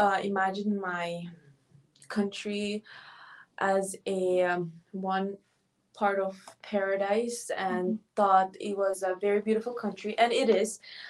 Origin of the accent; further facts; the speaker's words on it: Tashkent, Uzbekistan; English is a second language; Yes, so I am from Uzbekistan and specifically from the capital city called Tashkent. Yes, I was born and raised in my country for the most part of my life.